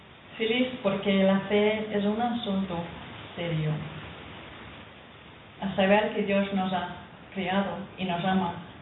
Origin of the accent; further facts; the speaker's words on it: Denmark; first language Danish; Spanish is a second language; en danés, en mi lengua materna.